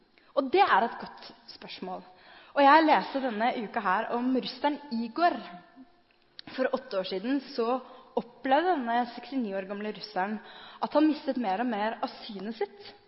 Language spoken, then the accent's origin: Norwegian; Drammen, Buskerud, Norway; Jeg er født og oppvokst i Drammen og vokste opp på Konnerud. Og der gikk jeg på Halmon barneskole